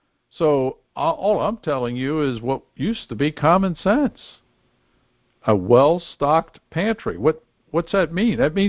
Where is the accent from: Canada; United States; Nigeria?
United States; Pennsylvania; Where I grew up in the Amish country of Pennsylvania, every farmhouse had a stocked pantry.